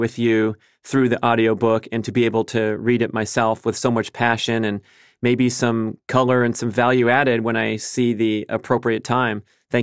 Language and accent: English; Maine, United States; now in Malibu, United States; today, but I grew up in Maine.